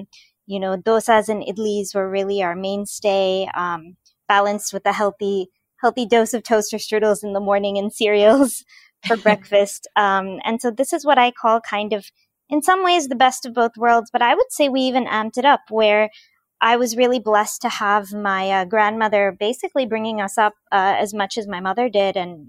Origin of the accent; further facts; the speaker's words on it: Chennai, Tamil Nadu, India; now in United States; We were, as we like to say, a family that kind of had its roots torn from Chennai, India, where we are from, kind of traveled throughout the globe